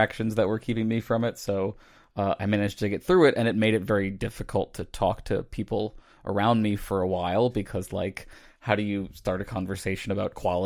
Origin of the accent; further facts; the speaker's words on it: Virginia, United States; Yeah, I grew up outside of Virginia.